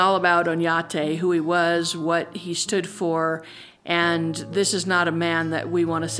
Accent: Santa Fe, New Mexico, United States; I am from Oque-Owingue, Pueblo, grew up in Santa Fe.

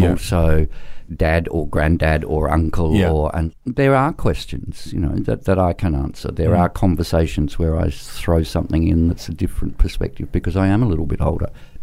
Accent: South Australia, Australia; Because I grew up in South Australia.

